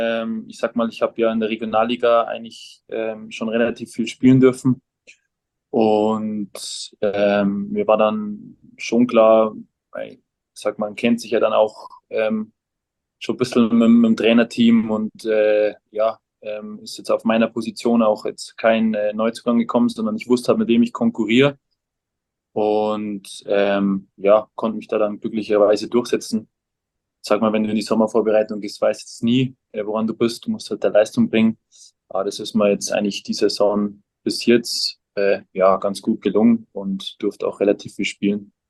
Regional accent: Kienberg, Bavaria, Germany; Kienberg ist so 15 Minuten vom Chiemsee weg. Mhm. Das nächstgrößere ist Trostberg oder Traunstein oder dann Rosenheim, genau.

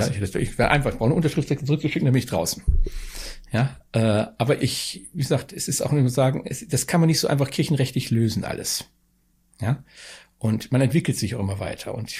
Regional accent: North Rhine-Westphalia, Germany; also born or lived in Bavaria; Ich bin eigentlich nur Ostwestfale

